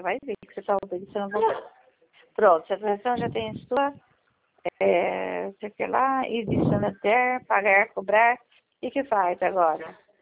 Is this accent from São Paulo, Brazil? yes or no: yes; Americana, São Paulo, Brazil; sou de Americana.